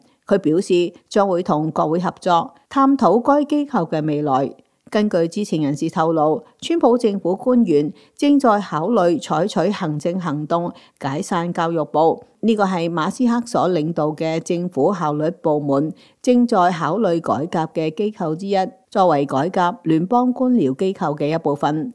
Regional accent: United States; 要用我们美国人纳税的钱

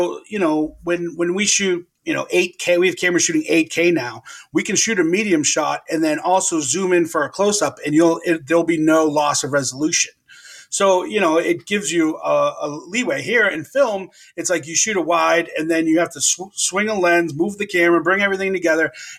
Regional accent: Boston, Massachusetts, United States; accent: Boston; they wanted my Boston accent, which was cool, but I've been trained for so long to try to lose it and not act with my accent.

